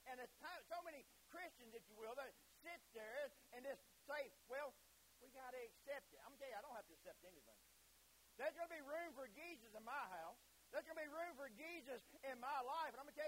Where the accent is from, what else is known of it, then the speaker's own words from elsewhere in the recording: United States; also born or lived in Bolivia; Proud to be an American. I thank God I'm an American citizen. I thank God I live in the country that is free. I have lived in different countries.